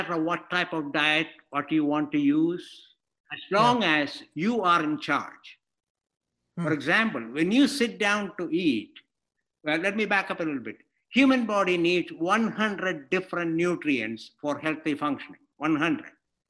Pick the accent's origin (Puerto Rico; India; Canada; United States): India; moved away; I grew up in India. And after I came here, I've been here since 1970.